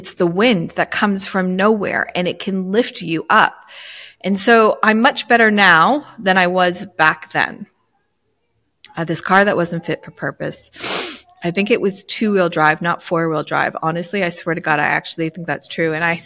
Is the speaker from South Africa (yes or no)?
no; United States; moved away; also born or lived in England; Now, mind you, I grew up in the States, so I know how to drive a standard car